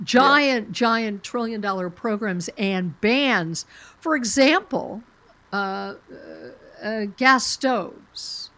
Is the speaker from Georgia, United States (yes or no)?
no; Colorado, United States; including my home state of Colorado